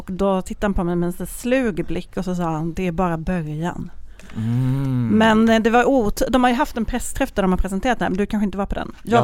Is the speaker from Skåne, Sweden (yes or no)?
yes; Malmö, Skåne, Sweden; jag kommer ju från Malmö, så vi brukar åka till Roskilde